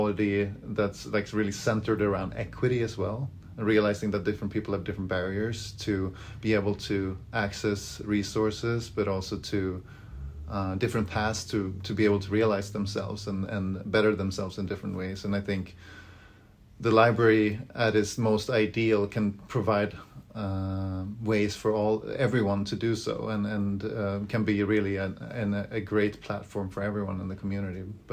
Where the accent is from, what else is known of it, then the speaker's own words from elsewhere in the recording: Gothenburg, Västra Götaland, Sweden; I grew up in Sweden, and I grew up in a small town, a suburb to a larger city, Gothenburg.